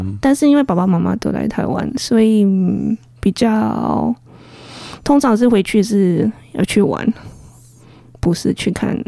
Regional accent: Manila, Metro Manila, Philippines; 我是来自菲律宾马尼拉

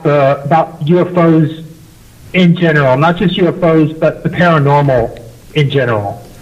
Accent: San Antonio, Texas, United States; now in Mount Pleasant, United States; I'm calling from Mount Pleasant, Texas. I'm from San Antonio.

